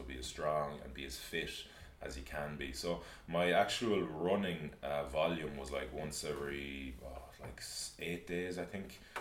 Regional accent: Galway, Connacht, Ireland; I'm from Renmore. I went up to the pitches in Renmore.

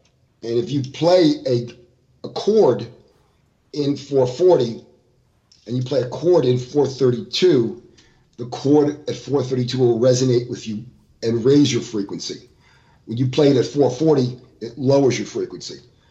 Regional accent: Florida, United States; now in California, United States; I'm from Florida, and I came out to California because of the music industry. And I live on the beach

